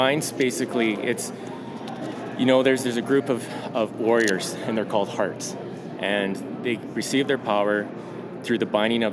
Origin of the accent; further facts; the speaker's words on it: Canada; I'm Canadian. It's in my DNA. It's how I was raised.